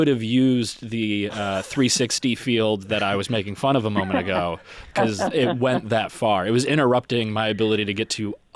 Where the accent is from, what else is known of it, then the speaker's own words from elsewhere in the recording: Webster, New York, United States; I grew up in Webster.